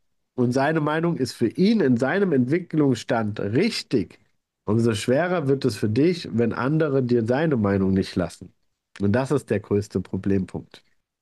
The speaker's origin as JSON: {"language": "German", "town": "Obererlbach", "region": "Bavaria", "country": "Germany", "tie": "born or raised there", "said": "in Obererlbach, wo ich herkomme, wo ich aufgewachsen bin?"}